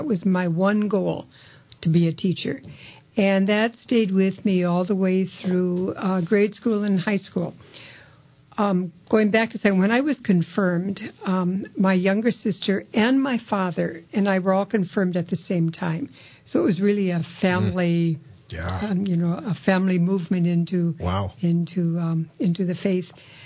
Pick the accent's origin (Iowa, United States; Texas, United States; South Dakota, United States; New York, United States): Iowa, United States; I grew up in Northwest Iowa, way out in the snow belt.